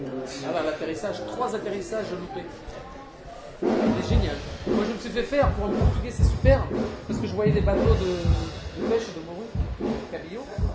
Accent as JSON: {"language": "French", "town": "Souillac", "region": "Occitanie", "country": "France", "lives_now": "Paris, France", "said": "Je suis originaire de Souillac, je vis à Paris. Je vis, en fait, entre le Pacifique et Paris"}